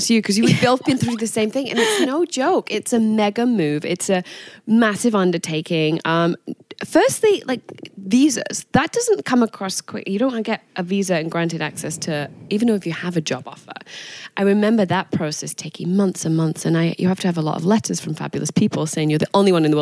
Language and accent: English; Manchester, North West England, United Kingdom; moved away as an adult; also born or lived in London; now in United States; Manchester in England. Okay. I moved to London when I was 19.